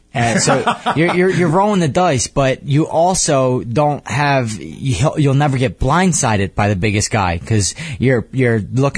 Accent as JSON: {"language": "English", "town": "Philadelphia", "region": "Pennsylvania", "country": "United States", "tie": "born or raised there", "said": "I'm from Philadelphia, man. Born and raised. I have Philly in my veins."}